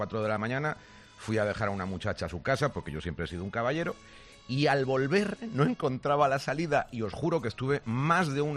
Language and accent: Spanish; Madrid, Community of Madrid, Spain; born there; siendo yo madrileño y de nacimiento.